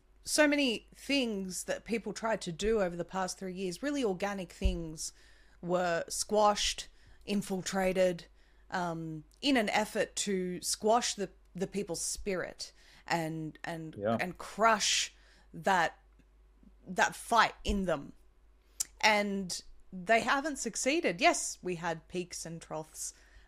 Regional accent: Australia; and I'm from Australia

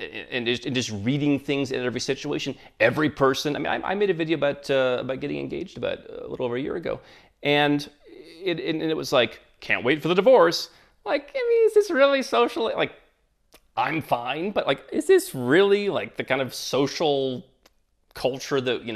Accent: United States; When I was frustrated with being an American, I didn't want to be an American, didn't want that label

